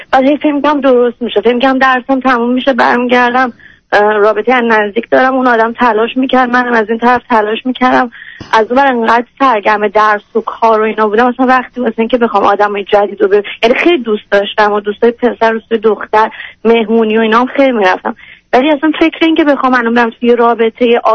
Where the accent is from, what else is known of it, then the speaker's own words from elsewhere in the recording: Iran; moved away as an adult; now in United States; من 27 سالمه، فرزند دومم، یه خواهر 7 سال بزرگتر دارم. وقتی 20 سالم بود از ایران اومدم بیرون واسه تحصیلات